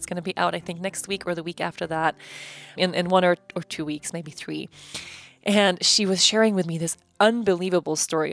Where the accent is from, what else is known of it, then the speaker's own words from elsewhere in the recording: Sweden; moved away as an adult; when I moved from Sweden. It was the year I was about to turn 19. I had just, you know, graduated high school, was super miserable in Sweden, didn't have any money.